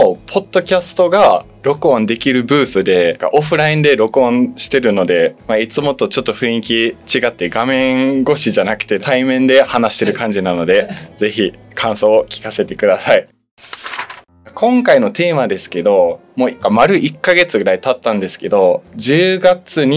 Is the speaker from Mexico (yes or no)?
no; Germany; ドミニック・ G さんが僕と同じドイツ人なので初来日だったらしくて